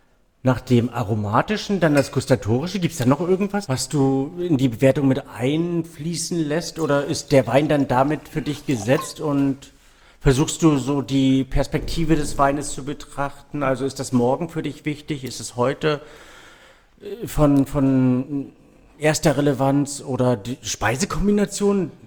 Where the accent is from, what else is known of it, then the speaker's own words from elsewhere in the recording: Brandenburg, Germany; erinnert mich das an, keine Ahnung, meine Kindheit irgendwo in der Nähe von Senftenberg.